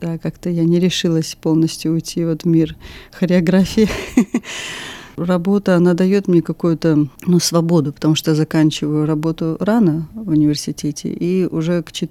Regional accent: Tashkent, Uzbekistan; moved away; Ну, я приехала из Узбекистана, из Ташкента, и там я занималась почти 15 лет в студии танца.

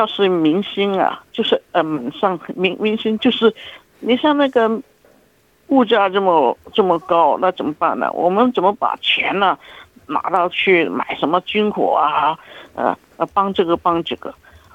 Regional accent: Guangdong, China; Chinese is a second language; 我是广东人，说普通话不是说得很好

